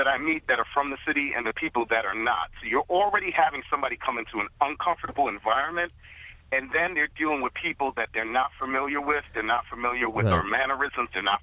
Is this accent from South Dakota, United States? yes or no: no; New York City, New York, United States; now in Bronx, United States; I'm a brother from Harlem, grew up in the Wagner Housing Projects. Now I live in the Bronx, but I always tell people I'm from Harlem.